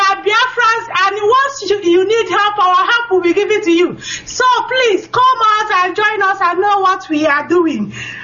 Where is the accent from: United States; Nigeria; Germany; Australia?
Nigeria; Unubi, Anambra; I'm from Mpupo village in Unubi, Nnewi South local government.